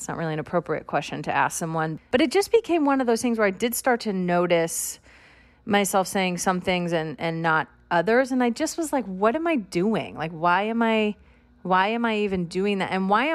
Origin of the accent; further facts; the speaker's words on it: California, United States; I'm from California.